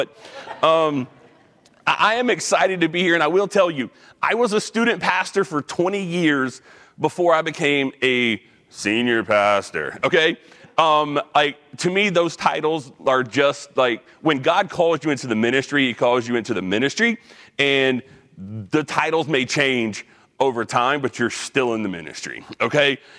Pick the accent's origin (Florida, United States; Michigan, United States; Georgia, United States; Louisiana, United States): Georgia, United States; up less than like 5 minutes from Atlanta Motor Speedway, okay? So if you know where that is, that's my hometown.